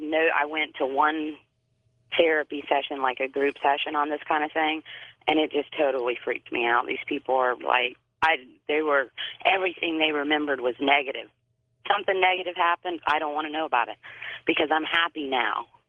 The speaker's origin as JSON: {"language": "English", "town": "Charleston", "region": "South Carolina", "country": "United States", "said": "I'm from Charleston, South Carolina."}